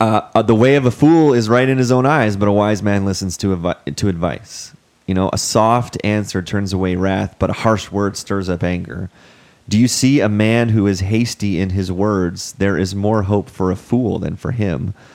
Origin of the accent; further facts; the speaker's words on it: Canada; in my lifetime, right, 35 years growing up in Canada, I have never once been persecuted for my faith.